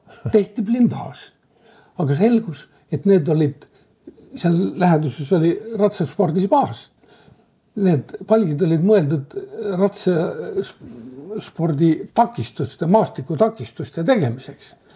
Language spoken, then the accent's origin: Estonian; Koimle, Saare County, Estonia; born there; ma olen sündinud Saaremaal, Koimle külas. See on, nagu ma ütlesin, kuulub see Taritu kanti. Üks kõige suurem küla selles.